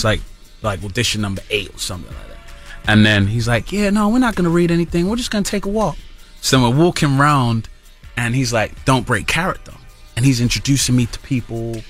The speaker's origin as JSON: {"language": "English", "country": "United Kingdom", "said": "I'm British"}